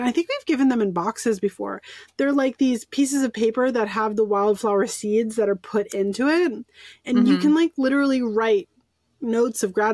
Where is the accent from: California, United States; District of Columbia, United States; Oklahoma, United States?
California, United States; San Francisco; our listeners probably know that I'm from San Francisco, right?